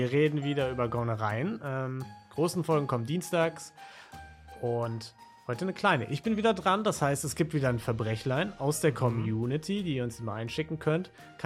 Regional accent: Berlin, Germany; Ich komme selbst aus Berlin.

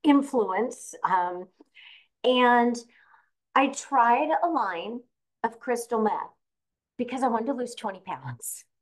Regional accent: California, United States; I grew up in Southern California.

